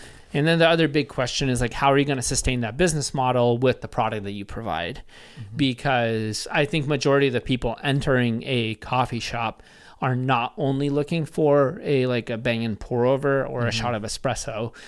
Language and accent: English; Bellingham, Washington, United States; So I was like, whoa, that's from my hometown, from Bellingham.